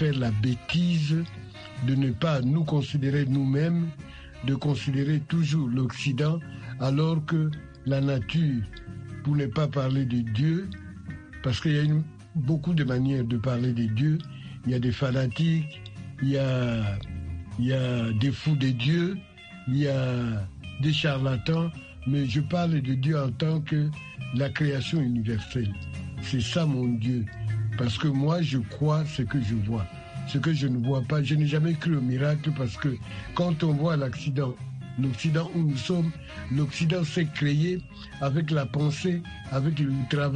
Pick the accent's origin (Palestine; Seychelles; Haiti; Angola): Angola; also born or lived in Congo; moi je suis angolais, je suis né au Congo.